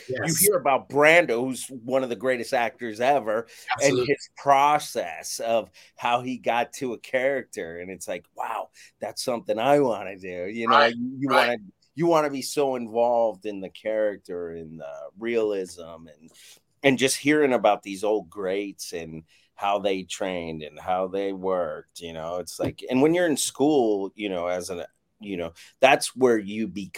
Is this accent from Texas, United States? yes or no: no; Las Vegas, Nevada, United States; So when I grew up, I grew up in Las Vegas, and what I would do, there's not a lot of avenues to act out there.